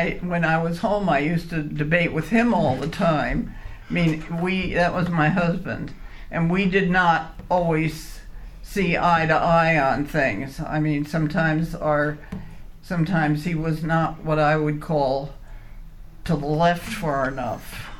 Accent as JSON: {"language": "English", "town": "Elizabeth", "region": "New Jersey", "country": "United States", "tie": "born or raised there", "said": "I lived in New Jersey. I was born and brought up in New Jersey, right out Elizabeth, New Jersey. It's right outside of New York City."}